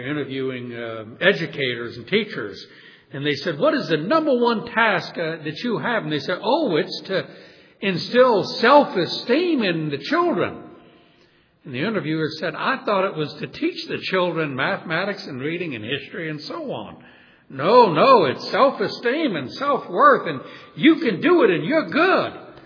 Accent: New Orleans, Louisiana, United States; I grew up in New Orleans, which is overwhelmingly Roman Catholic, and most of my friends as a little boy were Catholics.

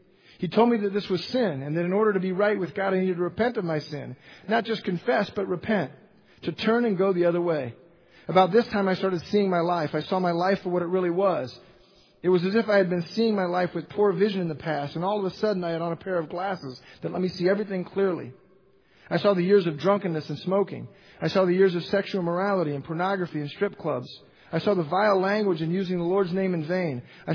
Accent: Milwaukee, Wisconsin, United States; I grew up in Milwaukee, did pretty well in school.

